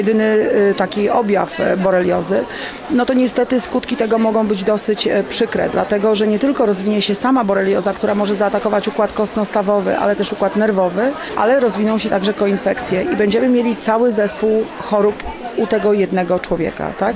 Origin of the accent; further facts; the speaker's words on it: Poznań, Greater Poland Voivodeship, Poland; Ja pochodzę z Poznania i u nas zimy prawie nie ma, tak? My prawie śniegu w ogóle nie mamy